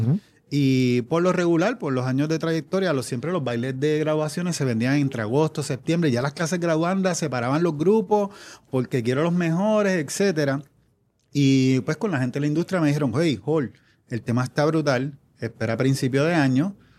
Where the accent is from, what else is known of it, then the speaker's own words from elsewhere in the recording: Levittown, Puerto Rico; Yo soy de Levittown. Yo digo, yo estoy en A Torre y en la Libre Música, pero en Levittown.